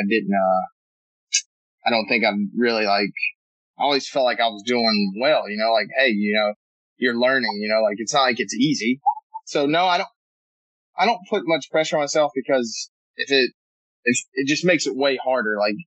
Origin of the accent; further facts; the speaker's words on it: Gastonia, North Carolina, United States; And that's kind of how the same community I grew up in Gastonia.